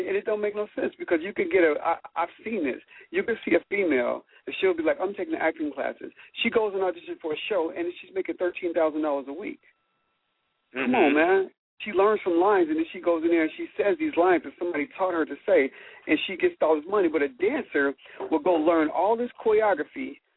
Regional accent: Cincinnati, Ohio, United States; born or raised there

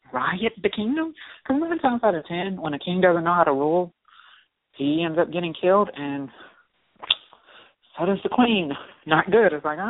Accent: Georgia, United States; I'm more of a Coke person. I grew up in Georgia. I'm from Georgia. I like my Coke.

